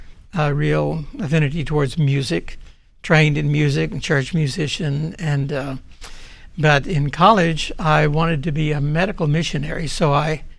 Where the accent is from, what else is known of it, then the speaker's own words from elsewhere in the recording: the South, United States; I was born and raised in the South.